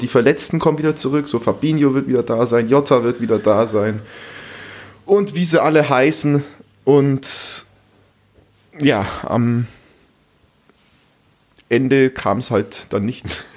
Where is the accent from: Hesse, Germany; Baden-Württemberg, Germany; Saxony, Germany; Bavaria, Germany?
Bavaria, Germany; Füssen; Für meine Heimat höchstens. Für Füssen, aber sonst.